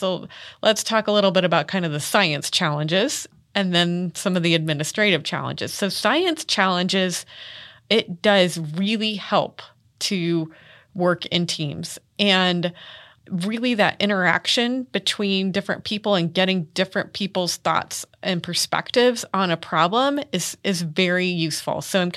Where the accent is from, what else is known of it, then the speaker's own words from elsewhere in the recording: Indiana, United States; Growing up in Indiana, we have rivers and streams everywhere.